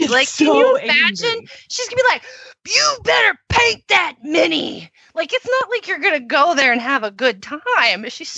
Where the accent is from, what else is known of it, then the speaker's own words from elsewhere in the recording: Canada; also born or lived in Brooklyn, United States; Canada and Brooklyn, just so you know.